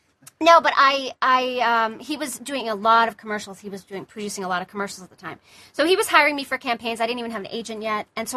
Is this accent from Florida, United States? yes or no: no; Binghamton, New York, United States; born there; I was born in Binghamton, New York, and home of the cider mill.